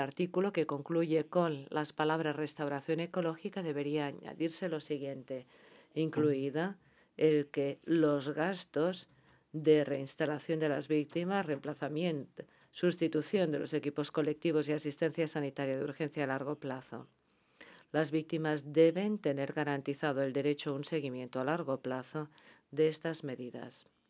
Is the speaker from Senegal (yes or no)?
yes; Senegal; soy de Senegal.